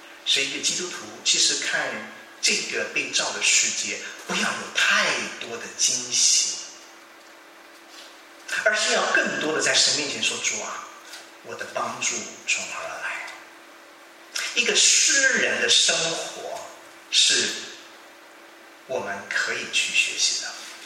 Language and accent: Chinese; China; 我们中国人举手是这样